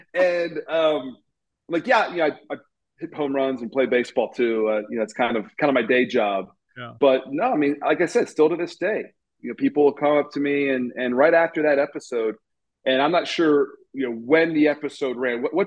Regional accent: Baltimore, Maryland, United States; I grew up in Baltimore. Eddie Murray was my guy.

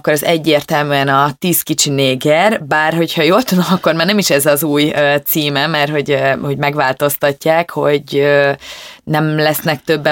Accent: Szabolcs-Szatmár-Bereg, Hungary; Nagyon sokat nyaraltunk egy nyírségi kisfaluban, én onnan származom.

